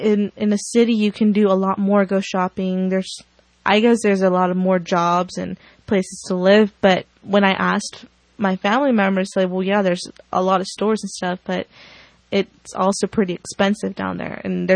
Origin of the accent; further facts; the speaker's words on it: Fort Bragg, California, United States; now in Laytonville, United States; but I came from Fort Bragg, California, and now I live here in Branscombe, Laytonville, Branscombe